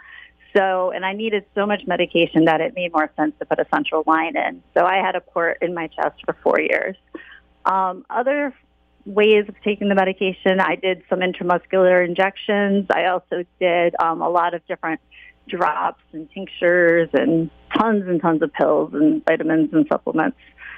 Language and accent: English; Waterford, Connecticut, United States; Correct. I was born and raised in Waterford.